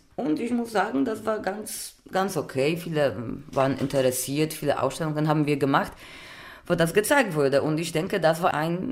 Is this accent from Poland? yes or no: yes; Poland; German is a second language; now in Germany; Am Anfang, ich hatte Schwierigkeiten, mich als Polin zu bekennen